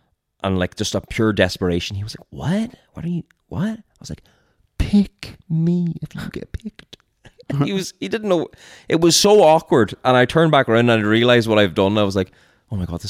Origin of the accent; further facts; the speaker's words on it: Ireland; I'm a contestant from Ireland.